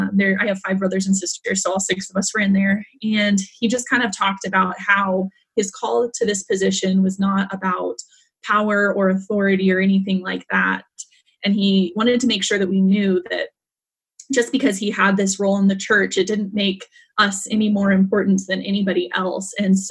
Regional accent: Blue Springs, Missouri, United States; Yeah, I was born in Blue Springs, and I've only lived in two houses my entire life, and both were in Blue Springs.

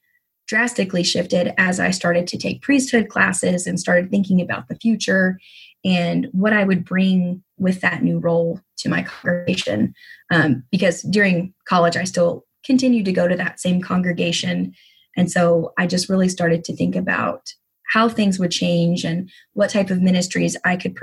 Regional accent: Oklahoma, United States; And even though I grew up in Oklahoma, which is a very conservative area, when I was at school, there were a lot of people that church just wasn't on their radar.

